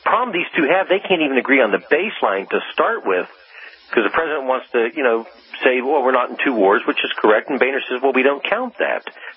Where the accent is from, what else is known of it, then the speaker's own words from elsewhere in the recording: Midwest, United States; This is a shocker for me as a Midwesterner.